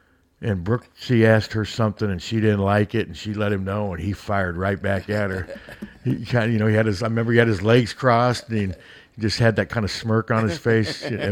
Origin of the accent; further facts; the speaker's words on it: Des Moines, Iowa, United States; But Zabel lived two blocks from me growing up in Beaverdale